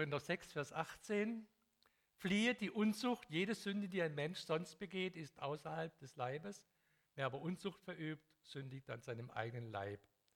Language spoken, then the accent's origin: German; Hungary; Und wir machen das oft so, dass ich komme aus Ungarn